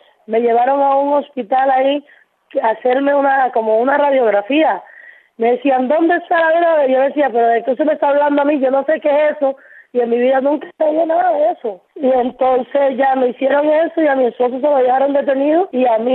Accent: Cuba; now in Costa Rica; ya ante los ojos del mundo yo no soy cubana. No entiendo qué soy entonces, porque mi pasaporte dice que soy cubana, que nací en Cuba. Y que viví muchos años aquí. Ni siquiera tengo ciudadanía costarricense

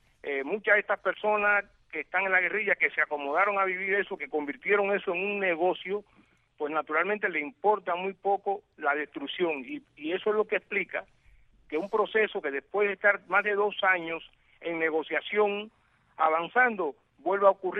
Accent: Cuba; mi deseo como cubano

